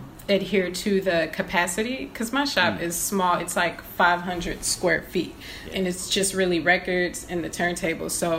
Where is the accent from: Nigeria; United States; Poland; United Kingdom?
Poland; I'm from Poland, you know, and like it was crazy.